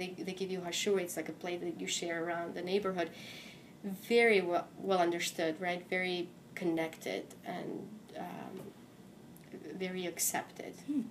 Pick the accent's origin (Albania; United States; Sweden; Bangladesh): Albania; Kruja, Durrës County; also born or lived in Tirana; I was born in Tirana, Albania, which is the capital, but then we moved to a town called Kruja. It's north of Albania. It used to be the old capital during the 1600s and so forth, during the Ottoman Empire invasion. So the town was very mountainous